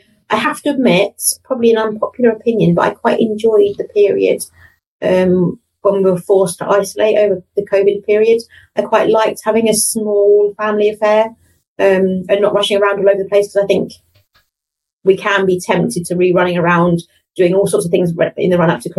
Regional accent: England, United Kingdom; now in Middlesbrough, United Kingdom; I am too old to mention my age, and I'm originally from the south, but now living in the north, up in Middlesbrough.

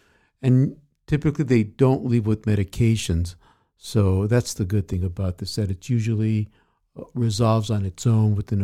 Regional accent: United States; I'm an American double board certified psychiatrist.

